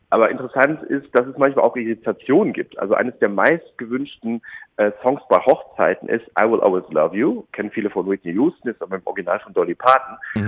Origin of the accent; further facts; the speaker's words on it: Wattenscheid, North Rhine-Westphalia, Germany; also born or lived in Essen; Also ich bin in Essen geboren und dann irgendwann sind wir nach Wattenscheid gezogen. Und ich identifiziere mich schon sehr stark mit dem Ruhrgebiet und finde auch, das ist so eine Einheit. Mittlerweile aus beruflichen Gründen wohne ich hauptsächlich in Berlin